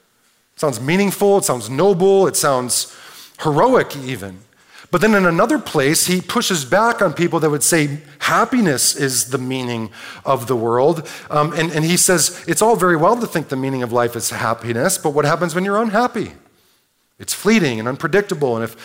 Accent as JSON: {"language": "English", "town": "Detroit", "region": "Michigan", "country": "United States", "tie": "born or raised there", "said": "I grew up in Detroit."}